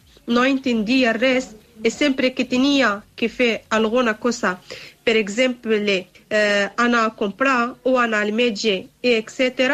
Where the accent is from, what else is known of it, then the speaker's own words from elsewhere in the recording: Morocco; Catalan is a second language; moved away as an adult; now in Spain; tinc 28 anys, soc del Marroc, fa 9 anys que visc aquí a Catalunya i estic casada i soc mare de dos filles.